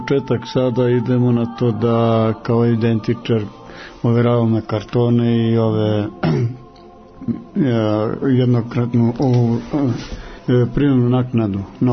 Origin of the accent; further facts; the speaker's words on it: Lapče, Kosovo; Iz Lapče sam ja.